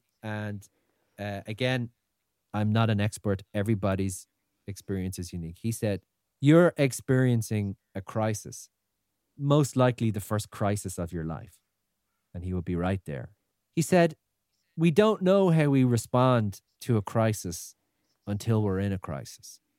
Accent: Ireland; I didn't because I'm Irish and I was afraid if I go, he's mental.

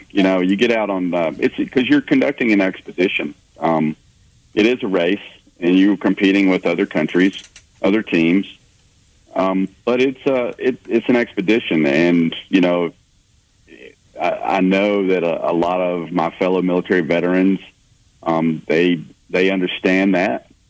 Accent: Mobile, Alabama, United States; has always been my home. You know, I've lived all over the world. But, you know, when people ask you where are you from, I always just say, well, I'm a Mobile boy.

